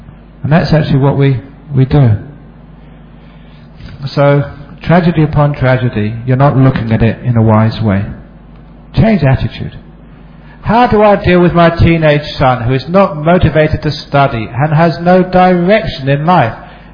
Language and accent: English; Perth, Western Australia, Australia; give a talk in Perth, it's always put on the internet. Now there's video streaming, so when I am in my hometown, which is very rare these days